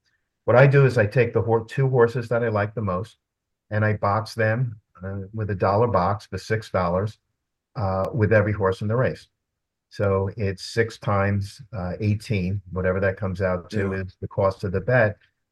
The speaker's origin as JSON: {"language": "English", "town": "New York City", "region": "New York", "country": "United States", "tie": "born or raised there", "said": "We grew up in New York City at about the same time."}